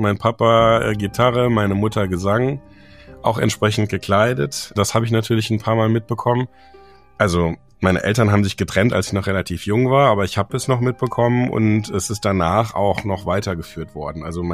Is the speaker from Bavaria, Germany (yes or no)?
no; Bochum, North Rhine-Westphalia, Germany; Und ich bin selber Bochumer, habe in Bochum gewohnt.